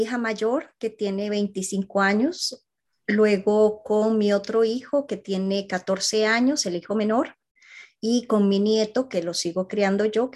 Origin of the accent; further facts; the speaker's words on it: San José, Costa Rica; born there; de nacimiento 4 de junio del 1974 y nací en San José, Costa Rica.